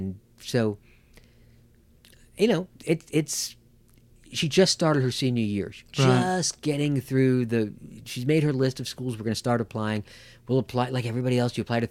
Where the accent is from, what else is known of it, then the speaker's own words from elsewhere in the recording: New York, United States; I grew up in New York.